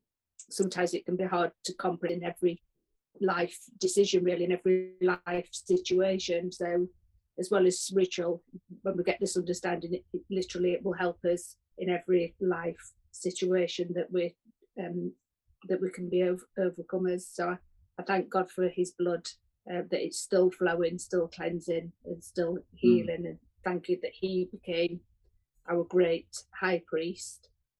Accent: England, United Kingdom; we're from England.

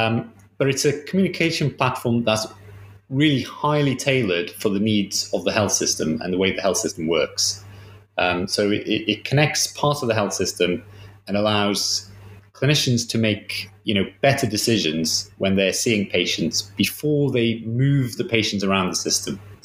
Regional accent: Wales, United Kingdom; I grew up in Wales. You may have noticed.

